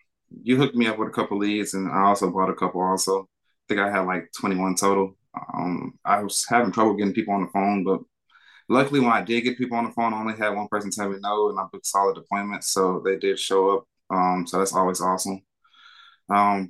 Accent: Dallas, Texas, United States; I'm from Dallas, Texas.

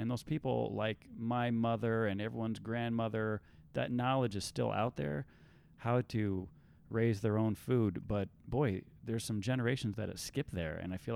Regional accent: Iowa, United States; became obvious that we got to go back to Iowa. And we considered whether to live in Joanne's hometown or my hometown, because both places offered the ability to get some land and start farming.

